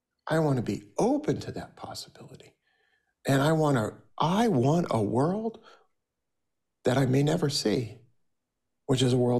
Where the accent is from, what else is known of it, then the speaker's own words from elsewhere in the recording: Brooklyn, New York, United States; I know in my own life, growing up in Brooklyn, I know with the benefit of hindsight that banks and real estate agents benefited from redlining and blockbusting.